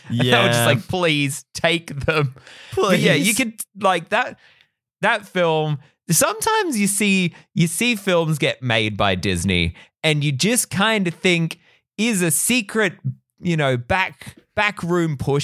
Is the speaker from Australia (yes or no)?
yes; Australia; I'm from Australia.